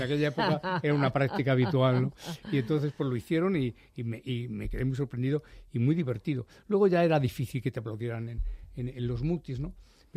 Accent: Valladolid, Castile and León, Spain; born there; a Valladolid, que es la tierra donde yo nací

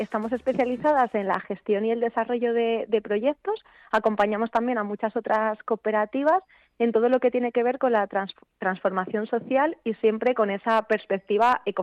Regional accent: Asturias, Spain; yo soy asturiana

